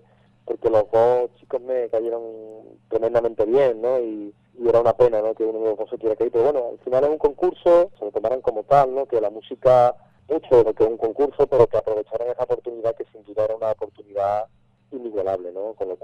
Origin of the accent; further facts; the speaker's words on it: Andalusia, Spain; moved away as an adult; also born or lived in Barcelona; yo era una persona que prácticamente no había salido Andalucía, de mi tierra, ¿no? Y el hecho de irme a vivir a otra ciudad como Barcelona durante tanto tiempo